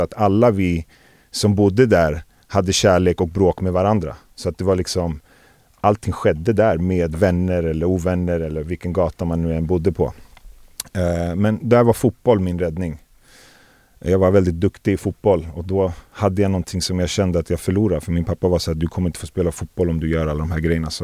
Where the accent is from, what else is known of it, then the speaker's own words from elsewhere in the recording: Fisksätra, Stockholm County, Sweden; Jag växte upp i Fisksätra.